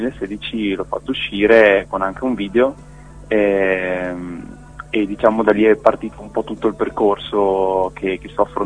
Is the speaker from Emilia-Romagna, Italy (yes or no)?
yes; Modena, Emilia-Romagna, Italy; Sì, io vengo da Modena. Ho 23 anni, quasi 24